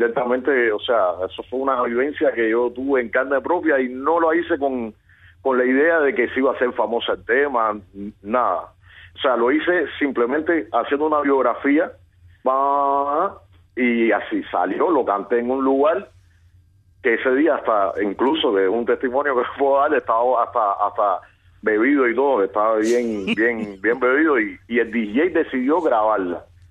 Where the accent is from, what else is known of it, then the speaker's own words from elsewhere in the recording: Havana, Cuba; yo soy natural de Romerillo.